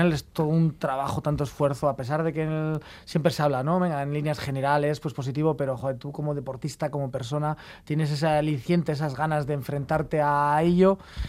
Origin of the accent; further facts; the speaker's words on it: Lemoa, Basque Country, Spain; es de mi pueblo, de Lemona concretamente